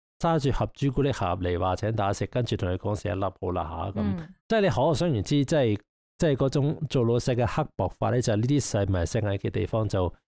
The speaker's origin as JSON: {"language": "Cantonese", "country": "Hong Kong", "said": "即是小时候我读国语呢，我们香港人叫阿乜阿乜"}